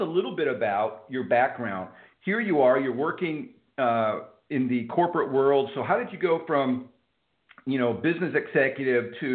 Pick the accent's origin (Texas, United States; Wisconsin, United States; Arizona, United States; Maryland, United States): Texas, United States; Houston; I grew up in Houston. Used to go to San Antonio all the time. It's good to meet a fellow Texan there.